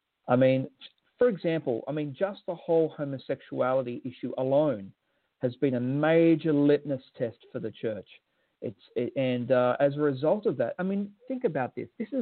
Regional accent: Australia; Now, as an Australian, I can say that because I can see America's influence over my own country.

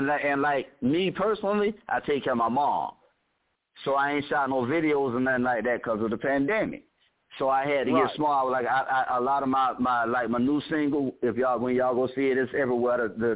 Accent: Riviera Beach, Florida, United States; Yeah, I'm from Palm Beach, man, from Revere Beach, Florida, man. Born and raised. That's where I'm from.

